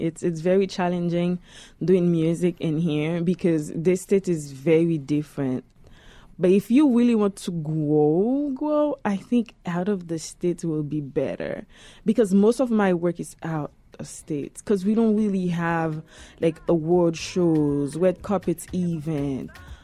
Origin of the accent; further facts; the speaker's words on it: Haiti; English is a second language; now in United States; So I'm from Haiti originally.